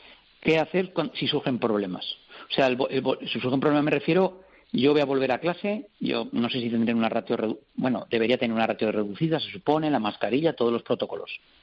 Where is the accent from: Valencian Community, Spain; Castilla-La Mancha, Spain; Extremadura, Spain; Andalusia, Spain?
Extremadura, Spain; Jerez de los Caballeros; yo soy aquí de Jerez de los Caballeros, de Zaragoza